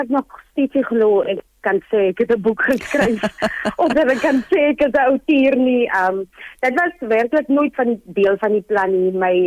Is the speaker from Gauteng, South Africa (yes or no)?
no; Springbok, Northern Cape, South Africa; Ek het in Springbok groot geword.